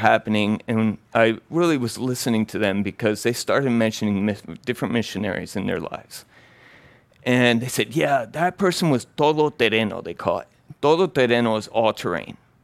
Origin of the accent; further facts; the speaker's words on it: Ecuador; moved away; as a missionary kid was that transition of, I grew up in Ecuador, moving to a new culture, a new country